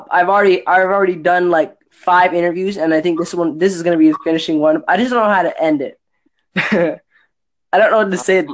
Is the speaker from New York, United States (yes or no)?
no; Virginia, United States; I'm from Virginia. I was actually really surprised. I thought like it was a U.S. exclusive.